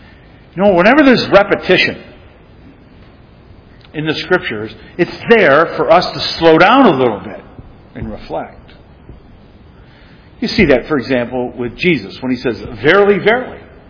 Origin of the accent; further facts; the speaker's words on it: Michigan, United States; Now, we're from Michigan originally.